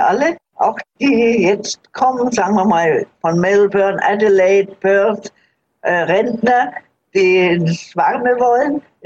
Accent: Selb, Bavaria, Germany; aber die Heimat ist immer noch in Deutschland. Ich komme aus Selb, Oberfranken, aus der Porzellanstadt

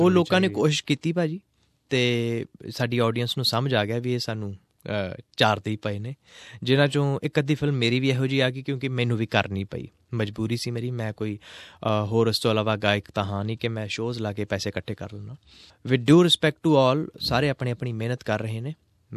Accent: Kurali, Punjab, India; born there; moved away as an adult; also born or lived in Mohali / Chandigarh; now in Mumbai, India; ਮੈਂ ਪੰਜਾਬ ਤੋਂ ਕੁਰਾਲੀ ਤੋਂ ਬੋਰਨਾ, ਕੁਰਾਲੀ ਬੋਰਨਾ, ਫਿਰ ਮੇਰੀ ਪੜ੍ਹਾਈ ਹੋਈ ਆ ਮੋਹਾਲੀ ਚੰਡੀਗੜ੍ਹ ਹੋਈ ਹੈ।

